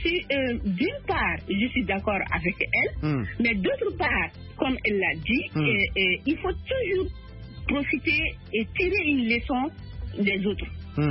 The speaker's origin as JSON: {"language": "French", "country": "Mali", "said": "chez nous, au Mali"}